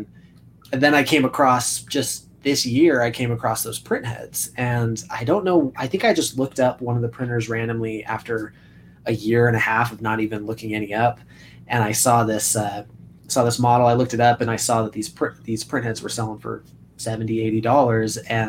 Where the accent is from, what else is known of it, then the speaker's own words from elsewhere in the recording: California, United States; also born or lived in Washington; sometimes I say soda pop just because I grew up in California, Washington, and it's pop up in Washington and soda in California, and then it kind of mixes together sometimes.